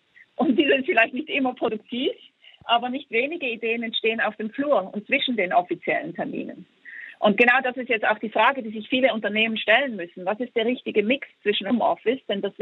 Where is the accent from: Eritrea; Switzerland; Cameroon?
Switzerland; in der Schweiz, wo ich herkomme